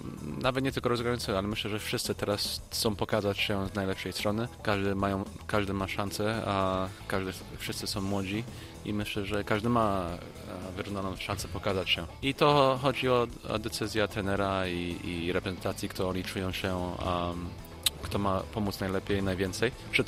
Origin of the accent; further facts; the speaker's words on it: United States; now in Poland; wychowałem się w Stanach, mieszkałem w Stanach